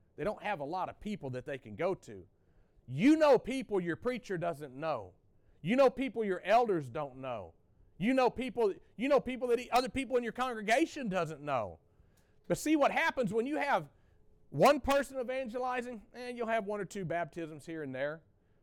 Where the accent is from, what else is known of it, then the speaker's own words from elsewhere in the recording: Texas, United States; I grew up in Texas for about 8 or 9 years of my youth, in the early 80s up through the mid 80s.